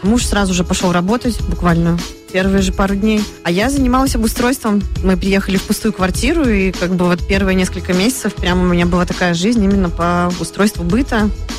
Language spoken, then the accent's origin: Russian; Minsk, Belarus; moved away as an adult; now in Riga, Latvia; я живу в Риге с 1 декабря прошлого года. То есть, получается, мы живем здесь 11 месяцев. Мы приехали из Минска, из столицы Беларуси. Я приехала с мужем и двумя маленькими детьми.